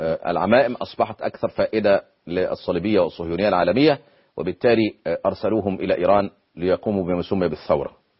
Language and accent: Arabic; Egypt; لكن لدينا نحن كمصريين